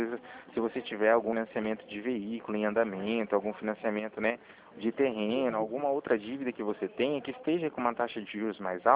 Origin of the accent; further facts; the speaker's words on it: Cornélio Procópio, Paraná, Brazil; Eu sou de Cornélio Procópio, do Paraná